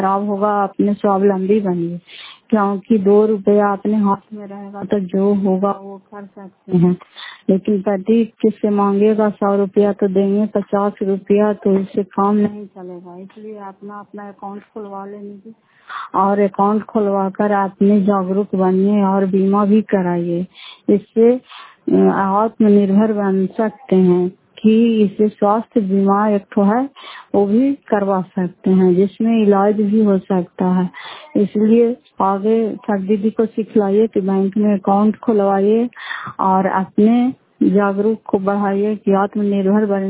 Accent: Fatehpur, Bihar, India; घर फतेहपुर पंचायत मकलौता जिला Nalanda karate block की निवासी हूँ।

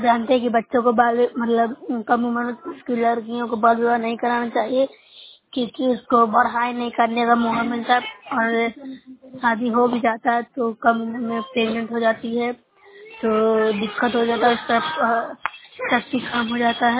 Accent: Bihar, India; मैं नौसा ब्लॉक से हूँ, जिला नालंदा की निवासी हूँ।

